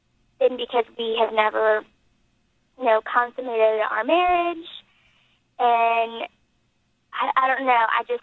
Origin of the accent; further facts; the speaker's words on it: Atlanta, Georgia, United States; I'm from Atlanta, so, we had the wedding there.